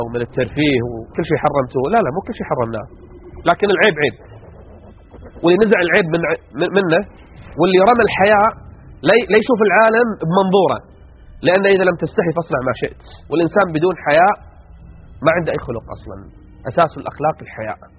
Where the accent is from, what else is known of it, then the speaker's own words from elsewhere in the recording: Kuwait; خلونا نعرج على ما يحصل عندنا في الكويت